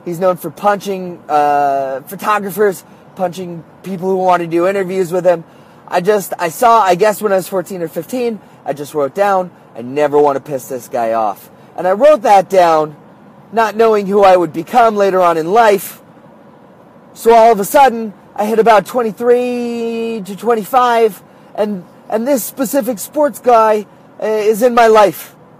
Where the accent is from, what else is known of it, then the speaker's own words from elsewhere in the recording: Flemington, New Jersey, United States; also born or lived in New York; now in Vermont, United States; I was a really poor kid growing up in Flemington, New Jersey. I never expected the life that I had built for myself in New York or ending up in Vermont in the middle of nowhere